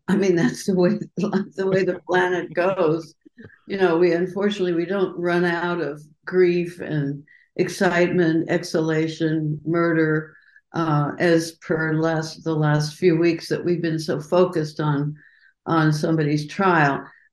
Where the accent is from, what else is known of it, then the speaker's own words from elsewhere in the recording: Colorado, United States; When I was growing up in Colorado